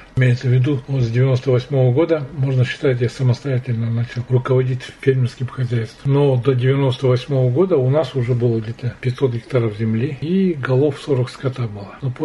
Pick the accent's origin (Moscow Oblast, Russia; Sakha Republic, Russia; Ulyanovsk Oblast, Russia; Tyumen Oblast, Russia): Tyumen Oblast, Russia; Я родился в Абатском районе, на Выпасах. Переехали сюда. Отец строился скотником в Александровский совхоз. Мы переехали в 63-м году и с тех пор здесь живем. Ну, Александровскую школу заканчивал. Вырос здесь я.